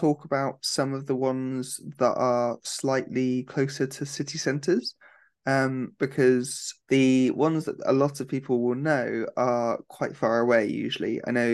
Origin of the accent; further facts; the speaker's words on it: Reading, South East England, United Kingdom; And so I grew up in Reading, which is a really big town.